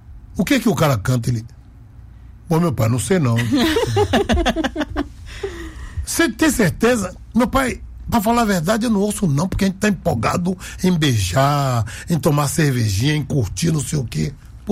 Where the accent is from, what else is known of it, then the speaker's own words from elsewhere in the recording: Bahia, Brazil; Quem é da Bahia, quando tá lá fora, não diz que é brasileiro, não. Eu sou da Bahia.